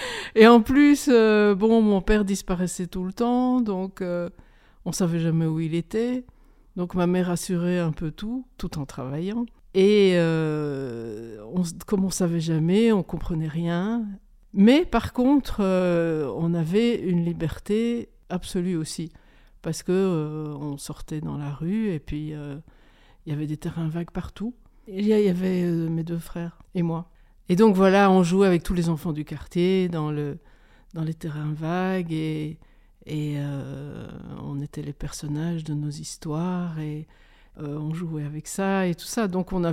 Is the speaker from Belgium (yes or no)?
yes; Schaerbeek, Brussels-Capital Region, Belgium; born there; Je suis née à Bruxelles, à Schaerbeek.